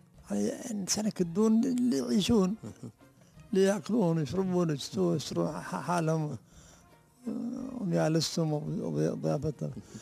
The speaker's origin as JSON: {"language": "Arabic", "country": "Iran", "said": "وإنا من إيران ناس مسلمين مساكين"}